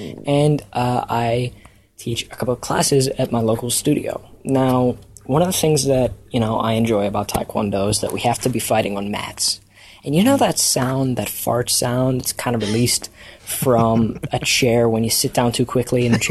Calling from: Washington, District of Columbia, United States; from Washington, D.C., and I have a story for you guys.

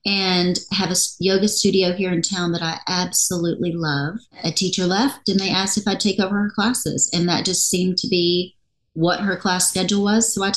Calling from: New Braunfels, Texas, United States; I am in New Braunfels, Texas, right in the middle of Texas.

